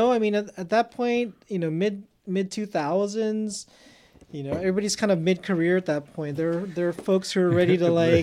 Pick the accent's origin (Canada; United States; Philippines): Philippines; born there; first language Tagalog; English is a second language; I was born in the Philippines. My native language is Tagalog